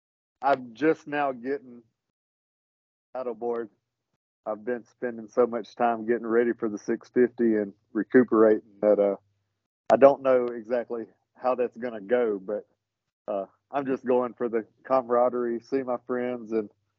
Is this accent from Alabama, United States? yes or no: yes; Alabama, United States; because it's in Alabama. I'm from Alabama.